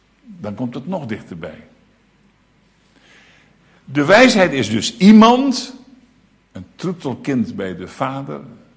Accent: Netherlands; daar zijn we Hollanders voor, dat is een ziekte in Holland.

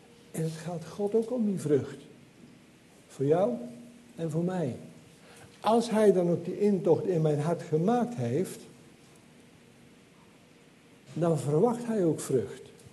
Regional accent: Gelderland, Netherlands; Ik kom zelf uit de Betuwe

